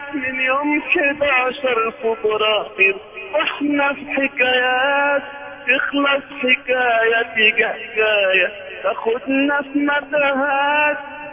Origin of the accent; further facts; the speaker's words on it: Egypt; طبعا احنا كشعب مصري يعني النهاردة